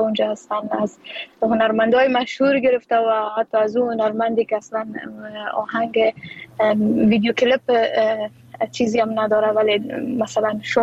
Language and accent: Persian; Afghanistan; first language Dari